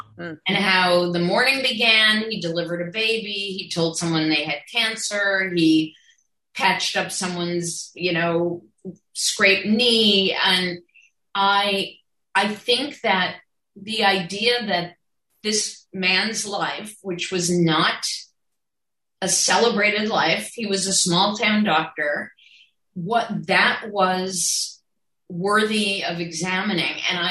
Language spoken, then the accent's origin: English; Cleveland, Ohio, United States; Nobody, I grew up in Cleveland. People around me were lawyers and business people.